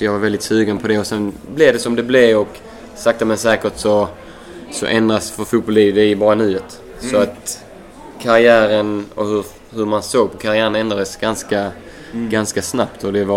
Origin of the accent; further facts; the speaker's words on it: Sweden; Men det var jag är svensk.